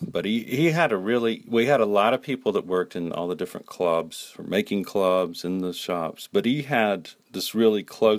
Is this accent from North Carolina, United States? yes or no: yes; Pinehurst, North Carolina, United States; I grew up in Pinehurst. I lived here for years, but there was so much that I didn't realize.